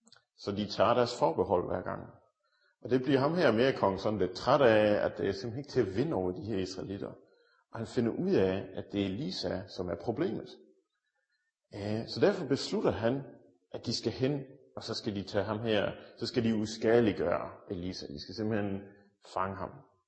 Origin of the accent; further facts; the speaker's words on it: Region of Southern Denmark, Denmark; Jeg er født og opvokset i Sønderjylland, så hvis I synes, at jeg snakker lidt mærkeligt, så er det derfor.